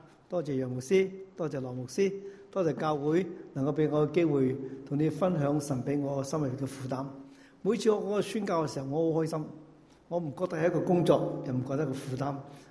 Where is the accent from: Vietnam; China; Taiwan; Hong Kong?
Vietnam; moved away as an adult; now in United States; 我是越南的华侨啊，我早期70年我哋就到咗美国读书，